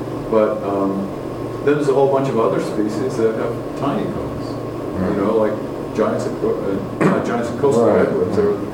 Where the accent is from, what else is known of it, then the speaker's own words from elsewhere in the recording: New England, United States; But in the east, I grew up in New England, they call it popple there.